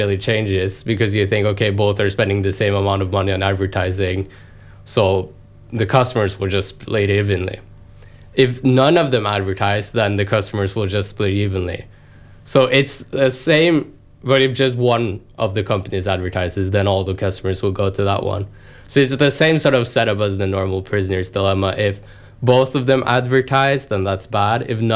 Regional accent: Oslo, Norway; moved away as an adult; No, I'm actually from Oslo in Norway, which is almost as far away from Auckland as you can get, like, physically on the map.

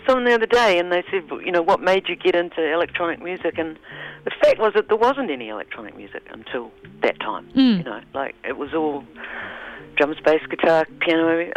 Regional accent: Wellington, New Zealand; That was shot in Wellington, you know, which my hometown.

